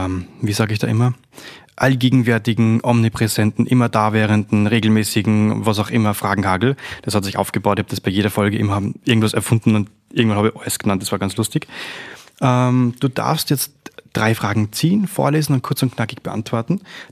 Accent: Upper Austria, Austria; now in Vienna, Austria; ich als Oberösterreicher und somit auch als Wahl-Wiener oder Wahl-Wien-Umgebung eher

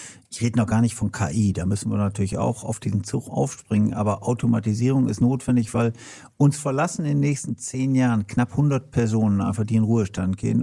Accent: Lohne, Lower Saxony, Germany; dass ich am Wochenende zumeist auch in meiner Heimat in Lohne bin

